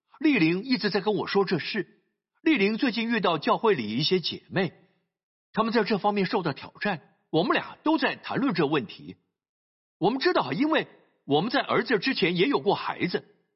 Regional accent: Singapore; born there; also born or lived in Malaysia; 我们都在不同的地方长大。我在新加坡出生，是新加坡公民，但有八年时间我父亲在马来西亚工作

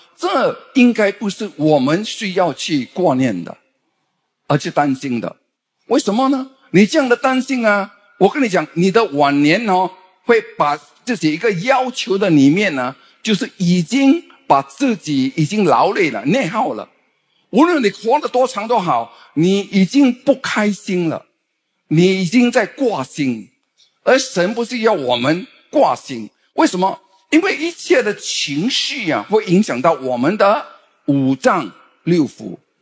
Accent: Fujian, China; 出国我们福建话叫假峰，

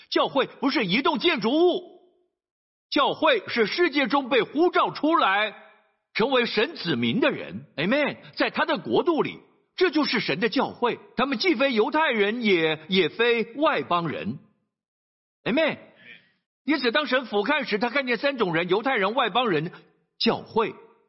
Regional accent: Singapore; 我们新加坡人喜欢说 Paisei

